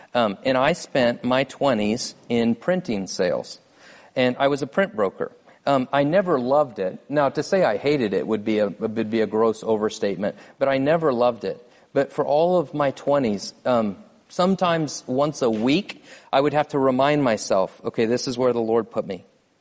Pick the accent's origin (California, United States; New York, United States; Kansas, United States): Kansas, United States; Topeka; I moved back to Topeka, Kansas, my hometown.